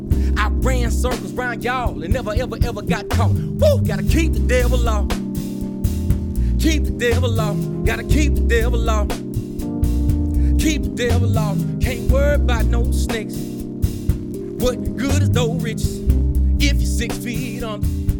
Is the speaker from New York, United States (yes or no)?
no; Meridian, Mississippi, United States; So I'm from Mississippi, Meridian, Mississippi, which is the Bible Belt.